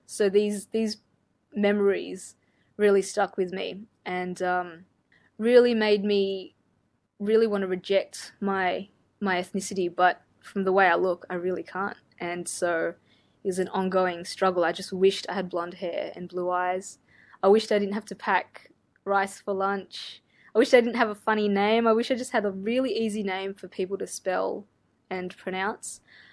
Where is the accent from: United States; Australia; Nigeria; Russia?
Australia; I was born in Australia to migrant parents. So that meant that I was exposed to Australian customs and traditions through school and through friendships. But at the same time, I was immersed in Filipino traditions and customs at home.